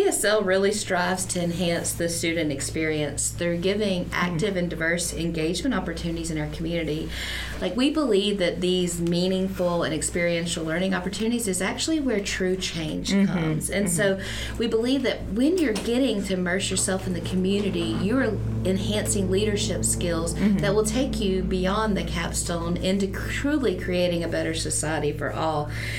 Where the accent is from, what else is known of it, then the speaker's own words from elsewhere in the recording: Alabama, United States; I'm originally from Alabama, as you heard